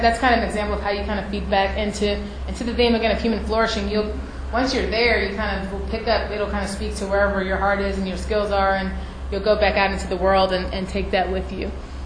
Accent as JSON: {"language": "English", "town": "Houston", "region": "Texas", "country": "United States", "said": "eighth graders go on a field trip from Washington, D.C., and we're from Houston, so that's quite a trek."}